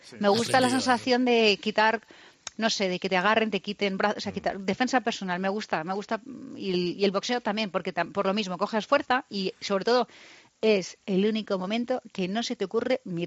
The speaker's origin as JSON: {"language": "Spanish", "town": "Madrid", "region": "Community of Madrid", "country": "Spain", "tie": "born there", "said": "Adoro el centro de Madrid, la capital. Soy nacida en Chamberí, en mitad del atasco."}